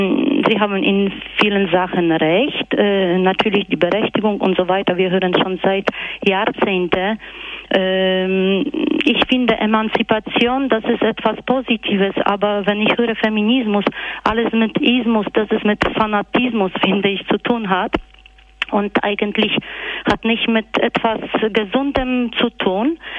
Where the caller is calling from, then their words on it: Switzerland; ich rufe aus der Schweiz, selber bin keine Schweizerin.